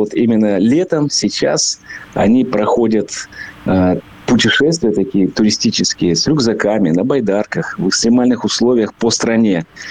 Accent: Osa, Perm Krai, Russia; Я почему так много говорю про Осу? Я в этом городе родился и еще и почетный гражданин

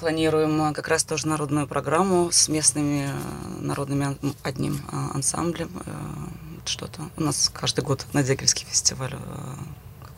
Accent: Ukraine; Я из Украины.

